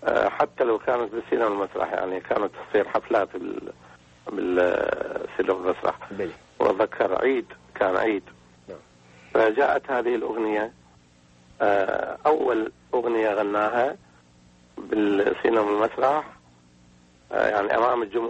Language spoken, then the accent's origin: Arabic; Iraq; now in Australia; انا طبعا عراقي وسابقى ان شاء الله كذلك